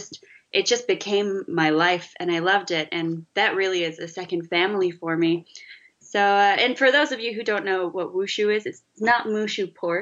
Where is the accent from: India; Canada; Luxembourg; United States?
Canada; I am Canadian.